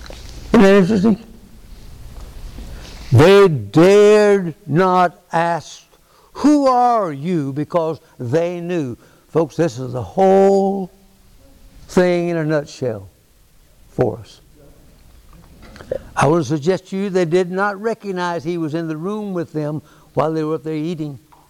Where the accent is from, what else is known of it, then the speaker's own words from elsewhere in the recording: Jacksonville, Florida, United States; When I was a boy growing up in Jacksonville, Florida, we had a group of ladies and a couple of men who met every Wednesday morning at our church